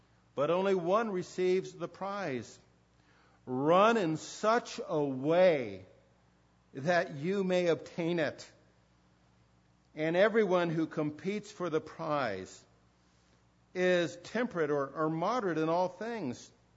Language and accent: English; San Diego, California, United States; I used to do that a lot growing up in San Diego when so much was being built up in the 50s and 60s.